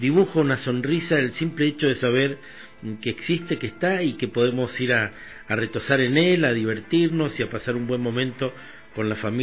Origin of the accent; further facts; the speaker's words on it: Mendoza, Argentina; nos preocupa como mendocinos